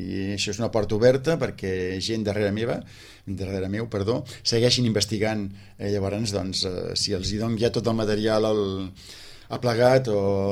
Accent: Catalonia, Spain; Com a català no m'agradaria que sortís de Catalunya

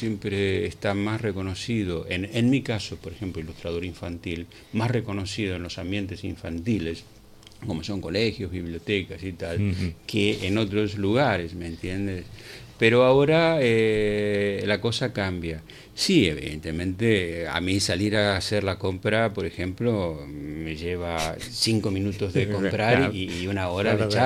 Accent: Buenos Aires, Argentina; accent: porteño; now in Spain; yo puedo seguir con mi acento porteño, pero me siento totalmente integrado a lo que es Cataluña.

